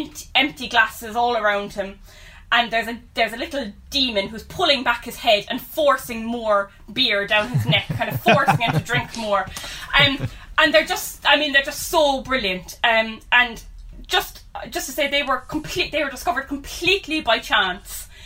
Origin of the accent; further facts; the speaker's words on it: Cork, Munster, Ireland; born or raised there